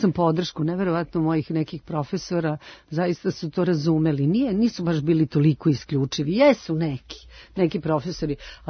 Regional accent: Niš, Nišava District, Serbia; rođena sam u Nišu i onda dole su to odmah otkrili prvo moj komšiluk, a onda i ceo Niš

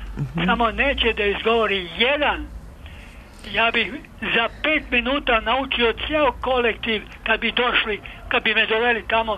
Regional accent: Herzegovina, Bosnia & Herzegovina; now in Novi Sad, Serbia; ja sam iz Hercegovine, poreklom u 88. godini.

